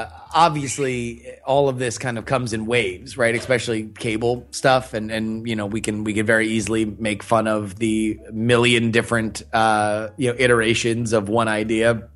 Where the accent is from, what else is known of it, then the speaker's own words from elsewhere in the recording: Florida, United States; Hey, listen, man, again, I'm from Florida. Like, you got to embrace your state's nature.